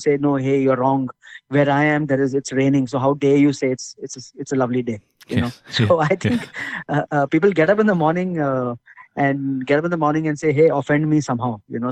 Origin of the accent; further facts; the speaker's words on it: India; as a human being, as a person, as an Indian, I feel all politicians are same.